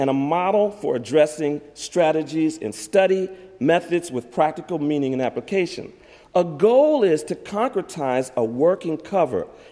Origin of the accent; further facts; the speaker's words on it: Detroit, Michigan, United States; Now, I will say that I'm from Detroit, which I'll talk a little bit about later